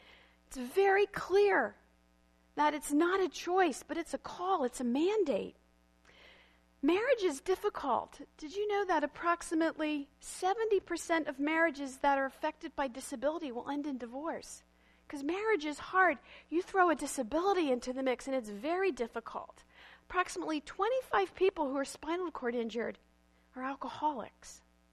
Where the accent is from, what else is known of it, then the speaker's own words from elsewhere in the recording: Pennsylvania, United States; I'm Mennonite and I grew up in Berks County, lots of relatives in Lancaster County.